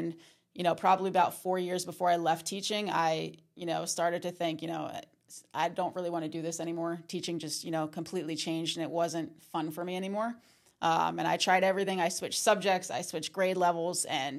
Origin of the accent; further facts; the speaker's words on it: New Jersey, United States; Yeah, I'm from New Jersey. I went to college for teaching.